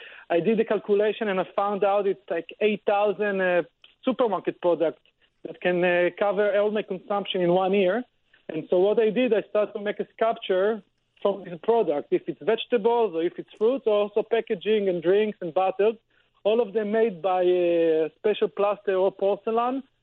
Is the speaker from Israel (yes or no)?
yes; Tel Aviv, Tel Aviv District, Israel; English is a second language; moved away as an adult; now in Amsterdam, Netherlands; I'm originally based from Tel Aviv, but I moved to study in Amsterdam, and and that's where my base now, my studio in Amsterdam.